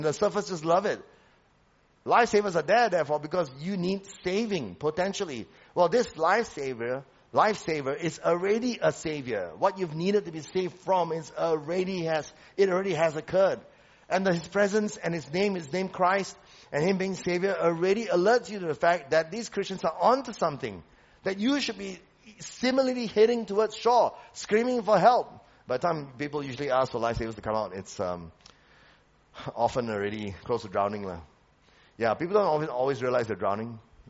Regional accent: Malaysia; also born or lived in Sydney; as a Malaysian especially

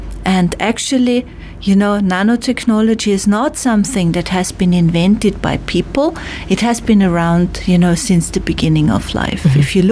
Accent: Austria; now in Tropics; We come from Austria in Europe, where you have four seasons, you know, which is very far up north.

